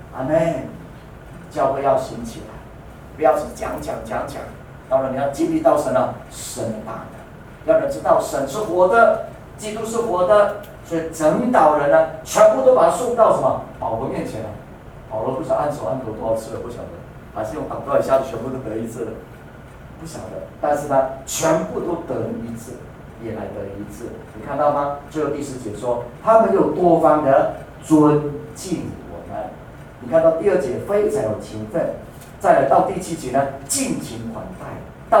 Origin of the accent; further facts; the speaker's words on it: Puli, Nantou County, Taiwan; born there; 像我自己的这个算是我出生的地方在埔里